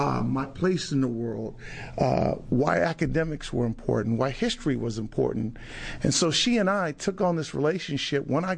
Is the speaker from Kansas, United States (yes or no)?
no; Los Angeles, California, United States; when I was a young black boy growing up in South Central in poverty, I would have laughed at you.